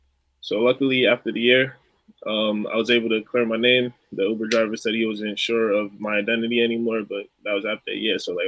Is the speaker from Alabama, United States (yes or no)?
no; New York, United States; I grew up in New York and we always like the latest fashion.